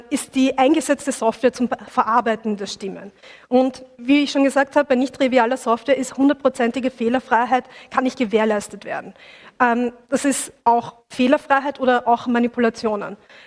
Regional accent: Austria; weil bei uns in Österreich wurde extra Internet über Internetwahlen diskutiert

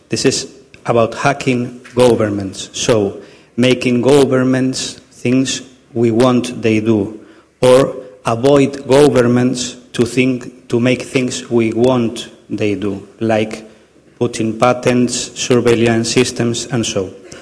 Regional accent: Galicia, Spain; now in Konstanz, Germany; I come from Galicia. I'm studying in Universität Konstanz here in Deutschland.

